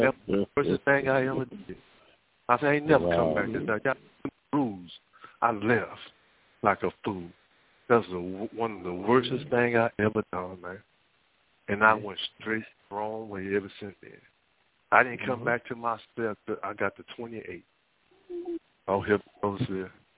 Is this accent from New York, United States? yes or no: no; Fort Worth, Texas, United States; now in Beaumont, United States; You know, Texas pretty big, right? I'm in Beaumont, Texas. One time they come visit, I'm from Fort Worth. If somebody know about Texas, that's 6 hours.